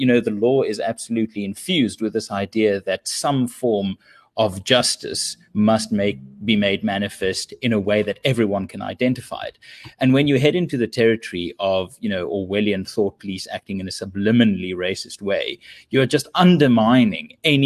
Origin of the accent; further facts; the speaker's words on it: South Africa; So that's the irritation, just as a South African, to think like, really, is this the way to go about it?